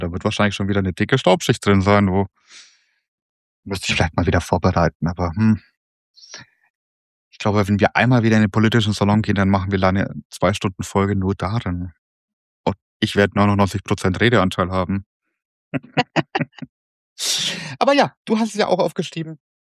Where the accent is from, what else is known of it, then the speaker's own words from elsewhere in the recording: Bavaria, Germany; Ich bin Franke